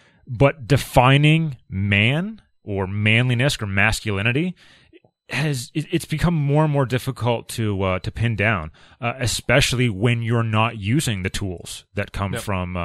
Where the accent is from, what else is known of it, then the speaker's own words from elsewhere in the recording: Canada; I know we're Canadian and all that stuff